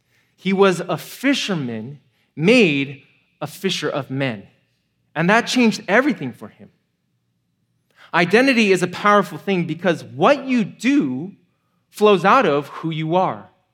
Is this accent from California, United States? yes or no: yes; Simi Valley, California, United States; Now, I grew up in Simi Valley, and growing up in Simi Valley was challenging for me.